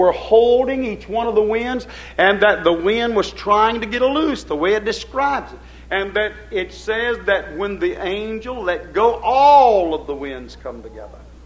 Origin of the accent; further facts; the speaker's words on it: United States; That's true. I'm an American. I'm here in America.